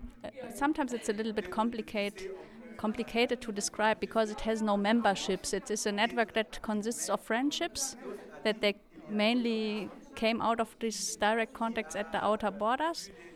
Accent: Germany; English is a second language; Me, I'm coming from Germany

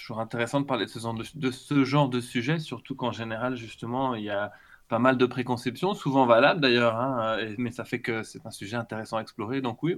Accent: Belgium; also born or lived in Greece / France; now in England, United Kingdom; moi, je suis franco-grec, mais j'ai grandi en Belgique, je vis en Angleterre depuis 20 ans. Ça fait que mon français peut sonner correct parfois, mais parfois vraiment pas tout à fait.

